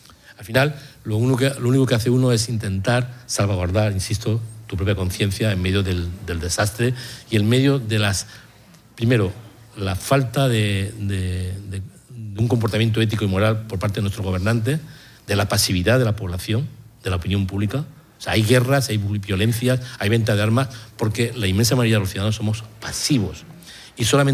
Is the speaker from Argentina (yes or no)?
no; Córdoba, Andalusia, Spain; yo soy de Córdoba, que es la ciudad más bonita del mundo